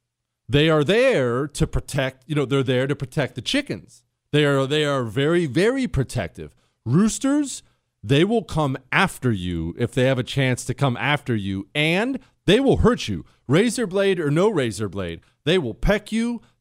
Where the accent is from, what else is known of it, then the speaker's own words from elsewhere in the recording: Montana, United States; I've been around farms. I grew up in Montana. I've been around ranches